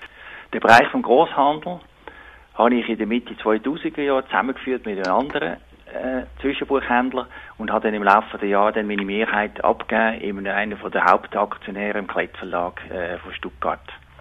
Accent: Zug, Switzerland; Ich bin in Zug aufgewachsen und immer noch in Zug auch wohnhaft

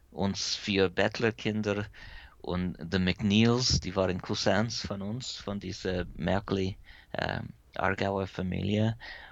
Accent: Helvetia, West Virginia, United States; So, ich bin aufgewachsen in den Bergen, in ein sehr evangelisches Gebiet. Und Helvetia, mein Heimatdorf da, ist gegründet 1869, so kurz nachdem West Virginia eine Stadt geworden ist. Ist auch sehr evangelisch. Fast alle die Siedler, mein Vaters Familie auch, waren aus Bern oder Berner Oberland.

